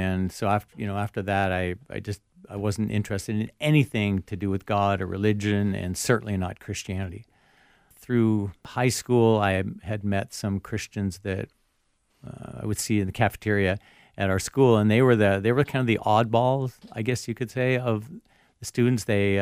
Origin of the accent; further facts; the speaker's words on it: Vancouver, British Columbia, Canada; also born or lived in Saskatchewan; I was born in Saskatchewan, which is a province in Canada. Mm-hmm. Lived there until I was 10, but then moved out to the West Coast and live in Vancouver, and I've lived in that area ever since.